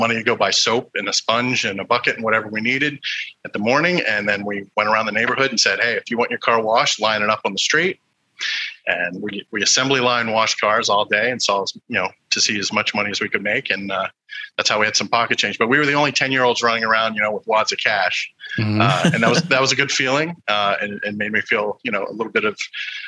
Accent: Enola, Pennsylvania, United States; I grew up just outside of Harrisburg, Pennsylvania. Tiny little town called Enola, just across the river. It's between Harrisburg and Carlisle, if you're familiar.

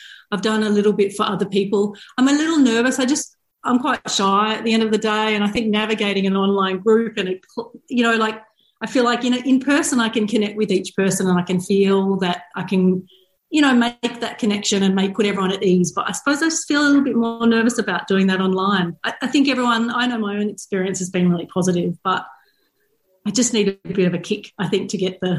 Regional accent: Australia; moved away as an adult; now in Glasgow, United Kingdom; and I'm based in Glasgow in Scotland, but most of you will probably pick up from my accent that I'm not Scottish. I'm actually Australian. My husband and I moved here about 5 years ago to Glasgow

